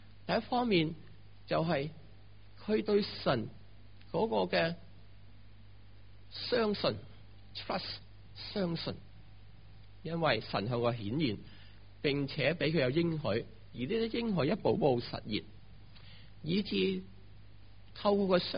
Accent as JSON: {"language": "Chinese", "region": "Guangdong", "country": "China", "said": "当我们广东人来到读这个闪字的时候"}